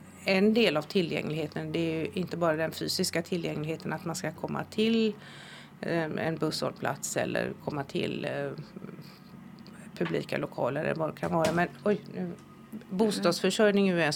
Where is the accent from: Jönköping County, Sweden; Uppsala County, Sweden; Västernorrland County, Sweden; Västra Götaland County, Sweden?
Västra Götaland County, Sweden; Gothenburg; Det är en väldigt stor skillnad från där jag kommer från Göteborg.